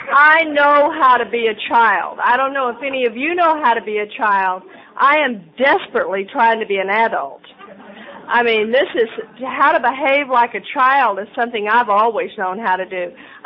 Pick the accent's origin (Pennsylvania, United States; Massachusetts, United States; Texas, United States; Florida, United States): Texas, United States; And I'm born and raised in Texas, so I grew up thinking men were supposed to take care of women.